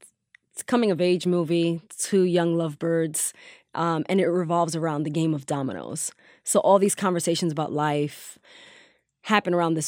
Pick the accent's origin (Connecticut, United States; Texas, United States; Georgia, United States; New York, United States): New York, United States; Bronx; And the producer was very excited at the fact that I came from the Bronx and I had this education.